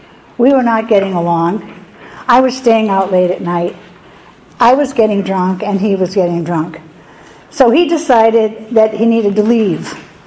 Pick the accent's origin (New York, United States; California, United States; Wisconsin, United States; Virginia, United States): California, United States; I'm actually from California. That's where my drinking took place.